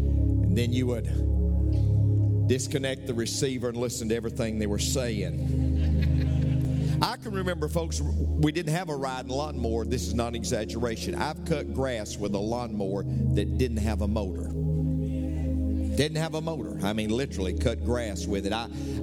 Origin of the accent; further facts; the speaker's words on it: Tennessee, United States; Yeah, see, I'm from Tennessee.